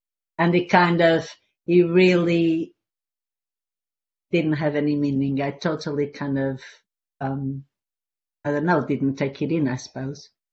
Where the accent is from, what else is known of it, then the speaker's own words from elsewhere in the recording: Portugal; now in London, United Kingdom; And then, I moved from Portugal, where I'm from, to this country, to London in 1991.